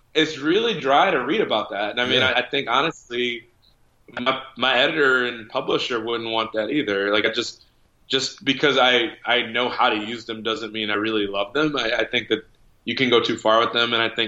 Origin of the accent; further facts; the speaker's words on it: Chicago, Illinois, United States; But, yeah, I feel like growing up in Chicago, you know, it almost has to be your favorite player during that era.